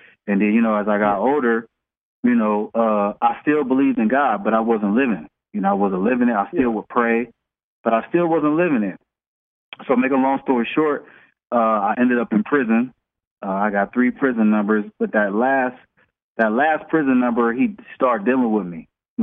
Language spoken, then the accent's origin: English; Akron, Ohio, United States; now in Atlanta, United States; I'm from Akron, Ohio, originally, but we just moved to Atlanta. Maybe about a year ago, because we was getting highly booked down here in the South.